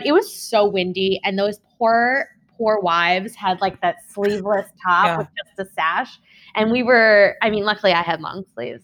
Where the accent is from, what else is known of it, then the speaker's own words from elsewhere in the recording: East Meadow, New York, United States; East Meadow, yeah.